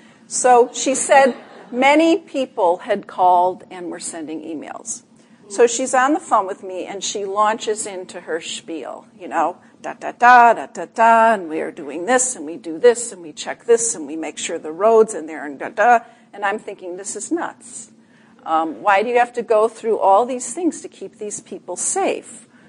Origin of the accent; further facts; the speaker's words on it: Chicago, Illinois, United States; I'm originally from Chicago, too.